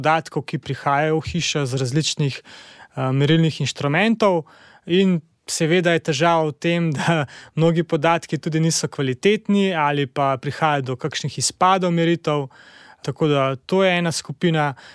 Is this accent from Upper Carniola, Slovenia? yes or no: yes; Upper Carniola, Slovenia; now in Ljubljana, Slovenia; sem se preselil v Ljubljano iz Gorenjskega.